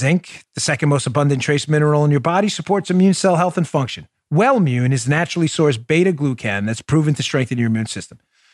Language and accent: English; Florida, United States; My home state of Florida.